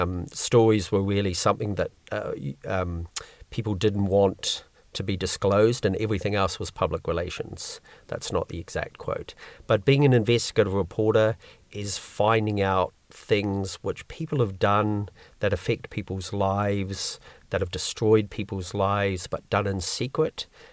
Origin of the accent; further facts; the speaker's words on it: New Zealand; I'm a Kiwi, and this is every Kiwi's summer song from your childhood.